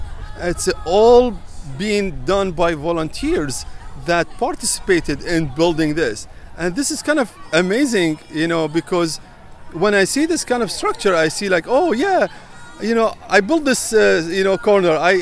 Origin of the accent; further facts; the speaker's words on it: Iraq; now in Houston, United States; I'm originally from Iraq. I'm here in Houston.